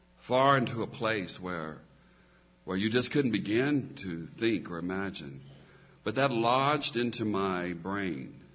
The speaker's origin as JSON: {"language": "English", "town": "Okmulgee", "region": "Oklahoma", "country": "United States", "tie": "born there", "said": "I was born in Okmulgee, Oklahoma, out in the country, really, a community called Nuyaka, which is a Choctaw Native American and African American community back then."}